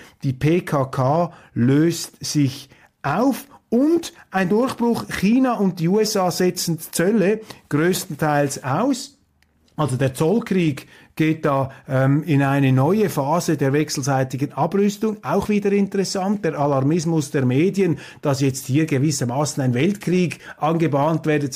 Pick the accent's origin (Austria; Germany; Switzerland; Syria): Switzerland; da bin ich Schweizer.